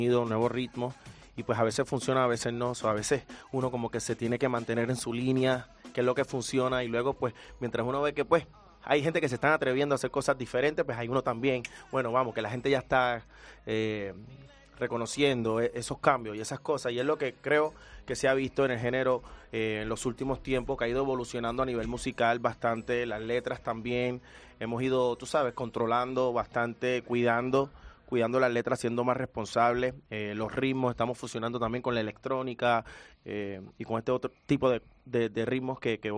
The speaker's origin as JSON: {"language": "Spanish", "country": "Puerto Rico", "said": "En Puerto Rico somos muy caribeños."}